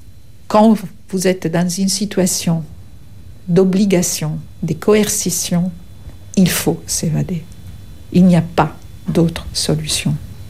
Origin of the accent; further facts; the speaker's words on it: Vicenza, Veneto, Italy; now in France; Je suis italienne de la région de Venise, d'une petite ville qui s'appelle Vicenza. Je suis arrivée ici en printemps de 80.